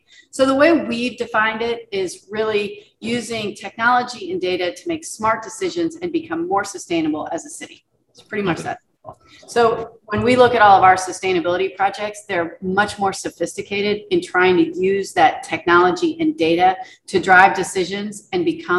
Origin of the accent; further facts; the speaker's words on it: Indiana, United States; moved away as an adult; now in Charlotte, United States; And I have lived in Charlotte since 96, but I'm originally from Indiana, and I am a Hoosier by birth, Boilermaker by the grace of God.